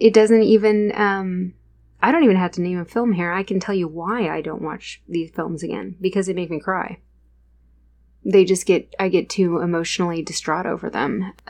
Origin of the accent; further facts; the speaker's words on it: United States; I think that's probably an unpopular opinion to get to say as an American, I guess.